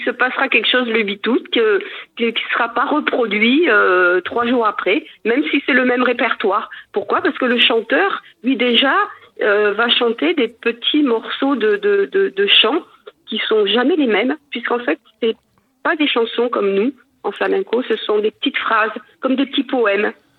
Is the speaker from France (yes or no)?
yes; France; born there; Je suis né dans le milieu espagnol, mais je ne suis pas né en Espagne.